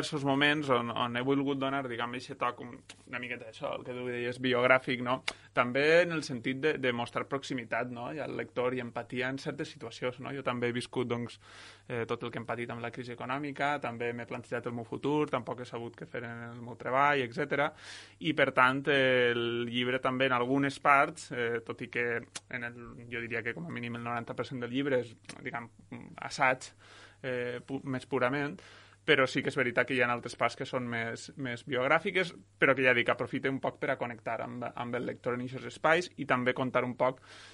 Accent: Benigànim, Valencian Community, Spain; néixer a València, en realitat, encara que sóc de Benigànim, allò formalment et posen un lloc a l'altre, però bueno, vaig néixer a València i he viscut tota la meva vida a Benigànim, a la Vall d'Albaida.

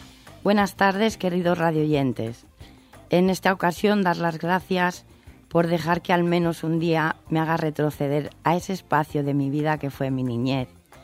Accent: Chumillas, Castilla-La Mancha, Spain; born there; Nací en Chumillas, en mi casa, donde la abundancia solo era de emociones y no económica. En 1967, mi familia esperaba con ansia la llegada de la niña, que fui yo.

